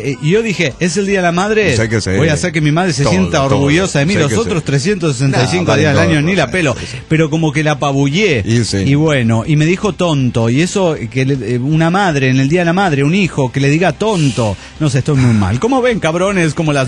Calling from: Austin, Texas, United States; de Austin, Texas.

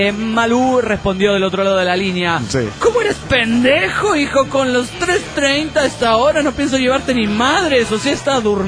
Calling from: Argentina; de Argentina.

